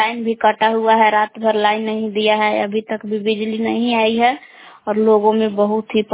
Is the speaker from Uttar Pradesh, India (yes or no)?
no; Belaon, Bihar, India; ग्राम बेला जिला कैमूर भभुआ के निवासी हूँ